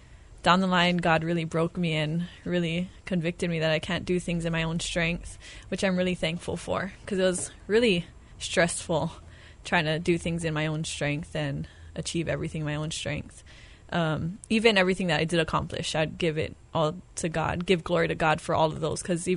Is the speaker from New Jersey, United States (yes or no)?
no; Aiea, Hawaii, United States; Well, I grew up in Aiea. And then I think around middle school, my family moved to Kunia, where we still reside.